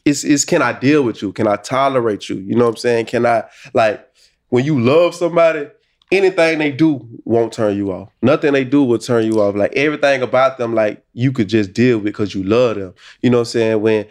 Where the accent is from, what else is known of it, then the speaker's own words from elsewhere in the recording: Alabama, United States; Like, I'm from Alabama, bro. I never been out of Alabama, you know what I'm saying?